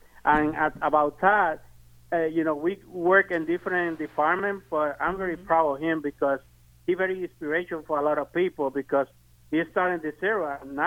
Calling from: Orlando, Florida, United States; From Orlando.

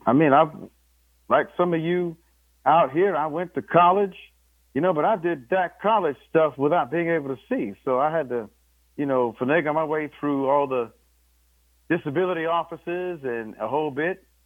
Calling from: Columbia, South Carolina, United States; I'm doing great. I'm in Columbia, South Carolina.

